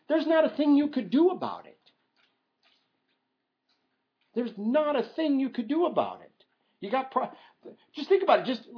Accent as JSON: {"language": "English", "region": "Iowa", "country": "United States", "tie": "born or raised there", "said": "My wife and I grew up in Catholic country in Iowa"}